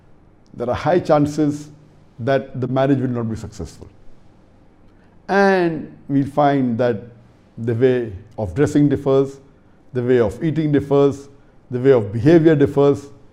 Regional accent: Mumbai, Maharashtra, India; And I was born in Bombay, I lived my life in Bombay, I passed my medical college in Bombay.

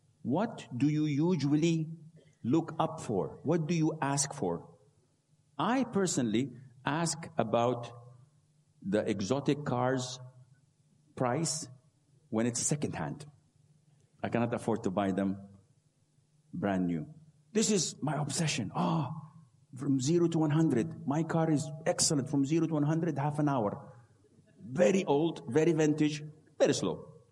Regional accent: Saudi Arabia; English is a second language; Who cares you paid money? I come from Saudi Arabia. I don't care about money.

